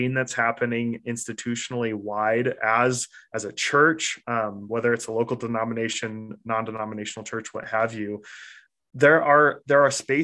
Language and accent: English; Nampa, Idaho, United States; also born or lived in Boise, Idaho; in my hometown of Boise, Idaho. I was born in Boise, raised in a little town called Nampa, just about 20 minutes away.